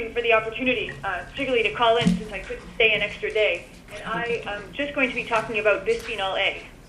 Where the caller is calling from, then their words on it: Cambridge, Massachusetts, United States; I am calling you from Gradient Corporation in Cambridge, Massachusetts.